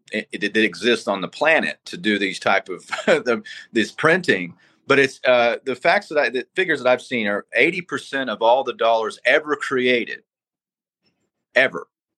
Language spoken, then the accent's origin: English; Texas, United States; I'm from Texas, and I stay pretty much in tune with the politics there.